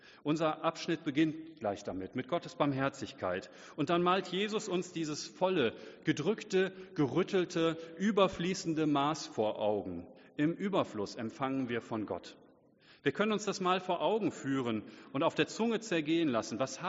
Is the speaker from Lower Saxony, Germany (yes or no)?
yes; Oldenburg, Lower Saxony, Germany; wir als Oldenburger so im Speziellen. Wir leben in einer schönen Stadt